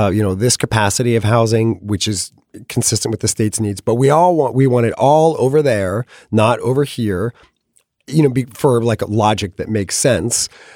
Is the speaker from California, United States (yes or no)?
yes; California, United States; I'm from California. I've always been sort of obsessed with California history.